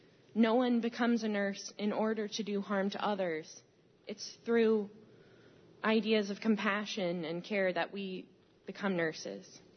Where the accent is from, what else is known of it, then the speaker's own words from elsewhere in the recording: Connecticut, United States; I grew up with my mother, who's a minister, in a pretty liberal church in Connecticut.